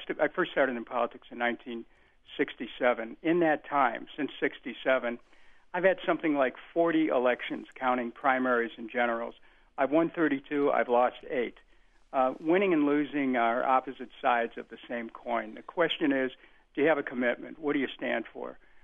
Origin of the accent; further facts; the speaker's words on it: Cleveland, Ohio, United States; I was growing up in Cleveland, we lived in 21 different places by the time I was 17, including a couple cars.